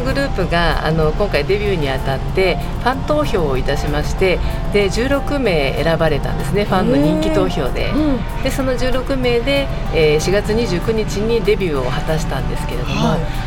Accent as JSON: {"language": "Japanese", "town": "Hanno", "region": "Saitama", "country": "Japan", "said": "私の実家が飯能なので。"}